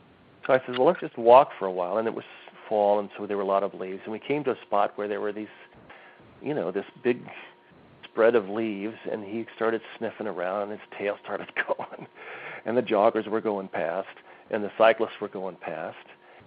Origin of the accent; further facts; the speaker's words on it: West Covina, California, United States; when I was a kid, I grew up in West Covina, California, which is like the sort of stereotypical Southern California bedroom community, suburban tract homes, etc.